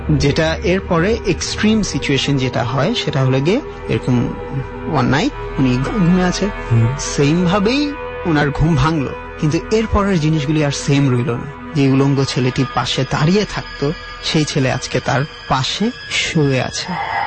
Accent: Dhaka, Dhaka Division, Bangladesh; আমি ঢাকাতেই বড় হয়েছি

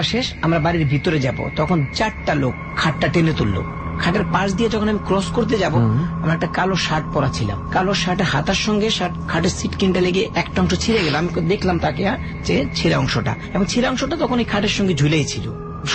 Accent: Gazipur, Dhaka Division, Bangladesh; আমি পুবাল গাজীপুর থেকে এসেছি

